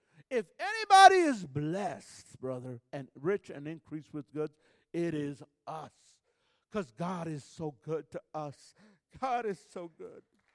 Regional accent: Chicago, Illinois, United States; also born or lived in Texas; I was born in Texas, but it wasn't easy. Amen. I grew up in Chicago. So, I was born in Texas, but I had to be born again to go back to Texas.

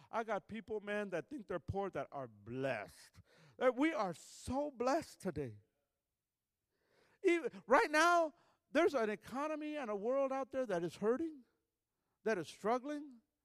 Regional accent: Chicago, Illinois, United States; also born or lived in Texas; I was born in Texas, but it wasn't easy. Amen. I grew up in Chicago. So, I was born in Texas, but I had to be born again to go back to Texas.

